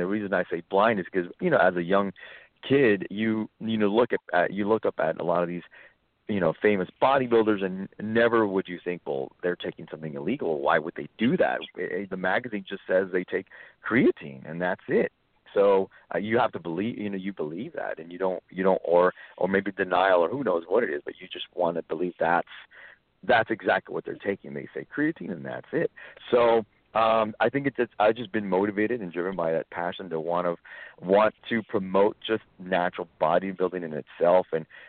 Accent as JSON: {"language": "English", "region": "Texas", "country": "United States", "tie": "born or raised there", "said": "I grew up actually in South Texas, where it was, where every single drug, every single steroid, either human or a veterinary, was easily accessible."}